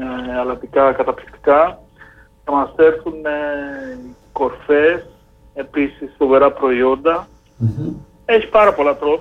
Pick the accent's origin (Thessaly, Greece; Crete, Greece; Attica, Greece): Crete, Greece; έχω την ευκαιρία να το κάνω μέσα στην Κρήτη, μέσα στον τόπο μου